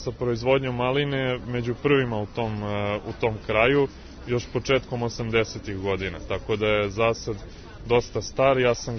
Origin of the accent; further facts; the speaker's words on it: Belgrade, Serbia; Rođen sam i živim u Beogradu, ali sam pretprošle godine nasledio dedino imanje nadomak Ivanjice